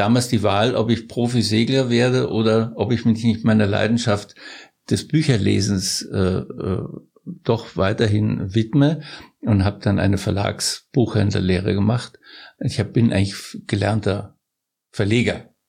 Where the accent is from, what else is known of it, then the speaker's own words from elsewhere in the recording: Bavaria, Germany; born there; also born or lived in Rome; now in Polling, Germany; weil ich bin auch in Bayern geboren und bin dann durch die Geburt meines Sohnes Vinzenz in Polling quasi hängen geblieben.